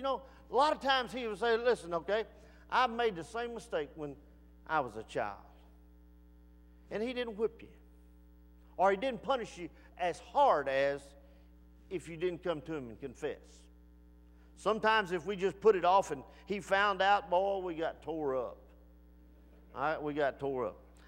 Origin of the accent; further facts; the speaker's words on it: Reklaw, Texas, United States; When I went into Mr. Spence's house, I was telling him I'm from Recklaw.